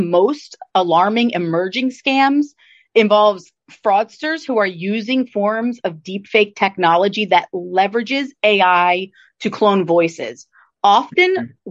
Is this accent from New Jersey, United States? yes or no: yes; New Jersey, United States; I'm a New Jersey native. I was born and raised in South Jersey.